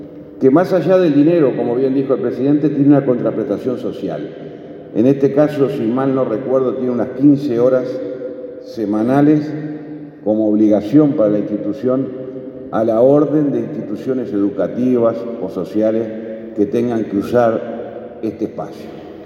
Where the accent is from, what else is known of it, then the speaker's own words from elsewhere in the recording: Capurro, San José, Uruguay; Yo en mi pueblo donde vivo, que es un pueblito muy chiquito allá en Ruta 11, somos muy poquitos, vivimos 800 personas, fue donde nací, un pueblito se llama Capurro, al lado de la colonia Chepare.